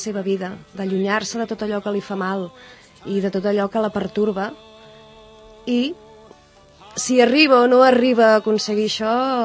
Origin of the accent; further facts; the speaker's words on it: Tàrrega, Catalonia, Spain; Jo la vaig veure representada al meu poble, a Tàrrega, fa bastants anys